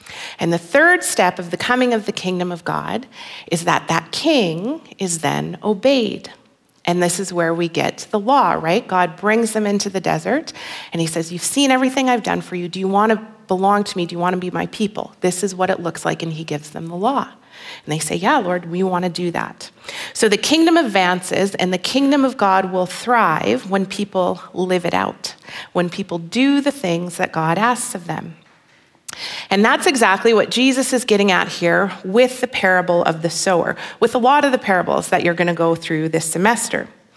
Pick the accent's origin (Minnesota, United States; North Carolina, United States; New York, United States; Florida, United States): Minnesota, United States; Minneapolis; I grew up in Minneapolis, like right in the middle of the city. The metro area of Minneapolis is about 4 million people. So, did not grow up on a farm.